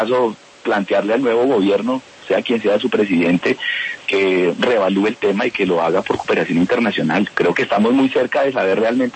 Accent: Colombia; nosotros somos como colombianos, no como mis consultores ambientales, sino como colombianos

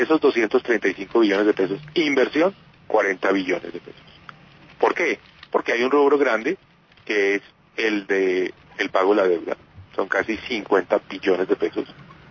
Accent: Bogotá, Colombia; Y yo como bogotano seré el primero en concurrir a ejercer ese derecho de voto

